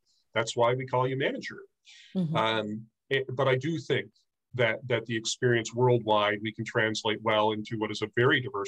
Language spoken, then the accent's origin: English; United States; That needed to adapt more than I was used to as an American.